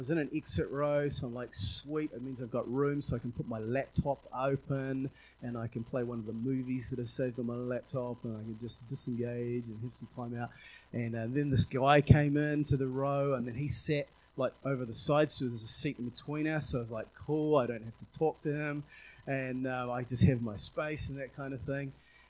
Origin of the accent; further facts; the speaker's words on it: Auckland, New Zealand; And I'm like, yeah, Auckland, you know, I'm from Auckland.